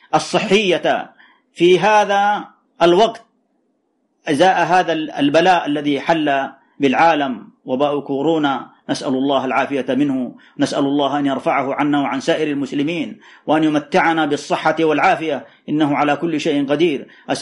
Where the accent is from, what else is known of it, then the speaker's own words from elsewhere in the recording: Saudi Arabia; علينا في هذه البلاد من عقيدة أهل السنة والجماعة، أسست عليها بلادنا المملكة العربية السعودية